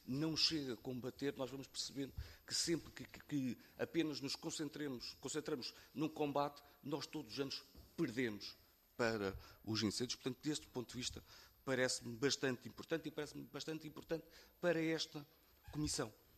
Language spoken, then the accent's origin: Portuguese; Estarreja, Aveiro, Portugal; Sou de Estarreja, bem perto de Valdecâmara.